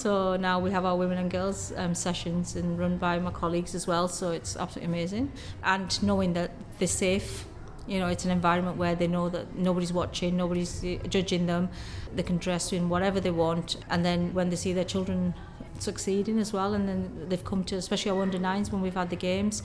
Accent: Yorkshire and the Humber, United Kingdom; So I'm from Yorkshire originally, and we grew up following cricket most of our life

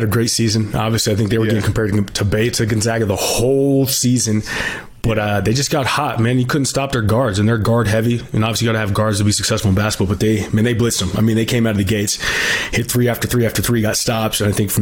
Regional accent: Tacoma, Washington, United States; now in Las Vegas, United States; born and raised in Tacoma, Washington. Went to Curtis High School, played college basketball at UNLV, the University of Nevada, Las Vegas. I currently live down here in Vegas

